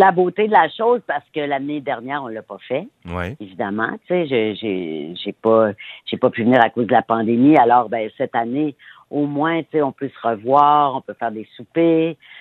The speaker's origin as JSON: {"language": "French", "town": "Petite-Rivière-Saint-François", "region": "Quebec", "country": "Canada", "tie": "born or raised there", "said": "j'ai été partagée cet été entre Montréal et Charlevoix, parce que moi, je suis native de Petite-Rivière-Saint-François."}